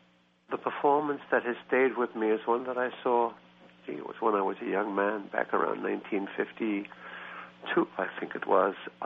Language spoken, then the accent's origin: English; Bronx, New York, United States; born there; first language Yiddish; English is a second language; of course that was my native language. I was born in the Bronx, but spoke no English until I was 5 years old, since we spoke Yiddish, you know.